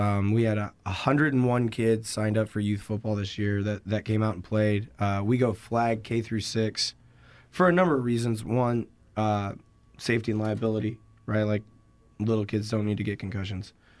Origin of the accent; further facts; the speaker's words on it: Jimtown, Indiana, United States; And, you know, I come from Jimtown. We were the same kind of beneficiary. Like, we bordered Penn and Elkhart Memorial, and we had kids that would transfer from Memorial.